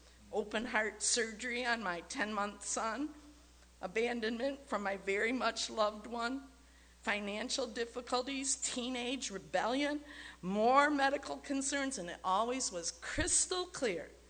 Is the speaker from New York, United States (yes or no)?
no; Grand Rapids, Michigan, United States; now in Petoskey, United States; I have lived in Petoskey 27 years. I grew up in Grand Rapids in a godly Christian home.